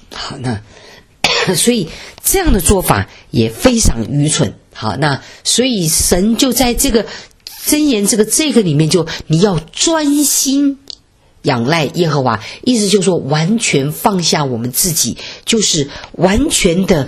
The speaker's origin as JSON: {"language": "Chinese", "town": "Wuhan", "region": "Hubei", "country": "China", "said": "所以我们武汉人也不容易哈"}